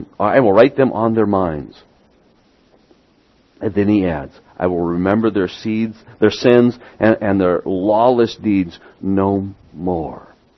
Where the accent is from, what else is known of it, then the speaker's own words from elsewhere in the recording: Midwest, United States; accent: Midwestern; I'm revealing my Midwestern accent. I drop the G's a lot.